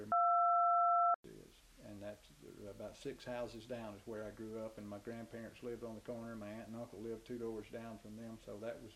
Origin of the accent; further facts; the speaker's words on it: Roswell, Georgia, United States; also born or lived in Atlanta; Home then was in Roswell. It was actually at the intersection of a little duplex there.